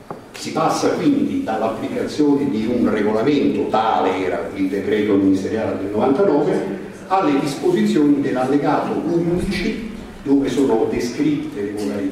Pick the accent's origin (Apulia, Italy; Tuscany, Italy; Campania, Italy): Campania, Italy; Naples; io sono napoletano